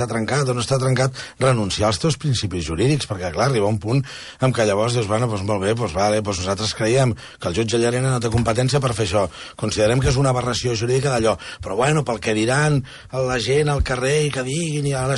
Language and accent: Catalan; Catalonia, Spain; som catalans i tenim una altra llei nosaltres, diferent a la resta dels espanyols